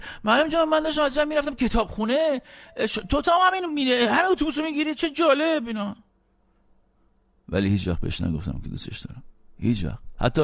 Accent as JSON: {"language": "Persian", "country": "Iran", "moved": "yes", "said": "وقتی از ایران اومدم بیرون"}